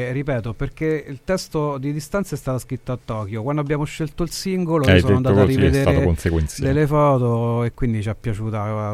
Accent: Civitavecchia, Lazio, Italy; Io sono di Civitavecchia.

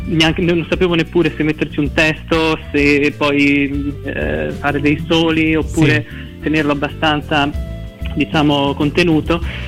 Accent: Trento, Trentino-Alto Adige, Italy; Io sono di Trento, abito vicino a Trento, Rovereto per la precisione.

